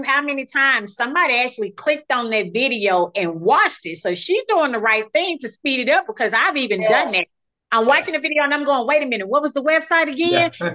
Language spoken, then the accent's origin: English; Mississippi, United States; I'm from Mississippi. We don't meet strangers.